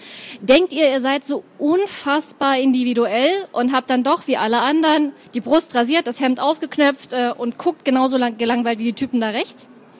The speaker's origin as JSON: {"language": "German", "town": "Munich", "region": "Bavaria", "country": "Germany", "said": "ich bin 35, ja, ich bin scheiße alt. Ich komme aus München"}